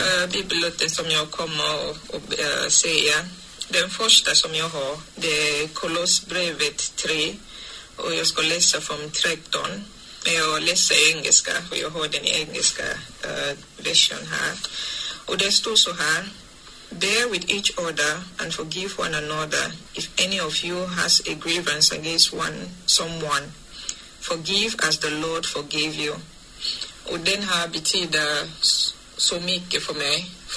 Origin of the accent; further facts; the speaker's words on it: Cameroon; Swedish is a second language; moved away as an adult; now in Sweden; Och jag är 31 år gammal. Jag kommer från Kamerun, och det ligger i centrala Afrika. Där bor mina föräldrar och syskon. Och jag kom till Sverige i december 2020.